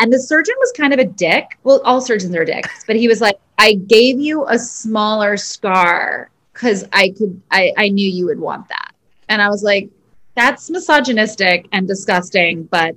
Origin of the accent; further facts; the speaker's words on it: Brooklyn, New York, United States; I am a Brooklyn girl.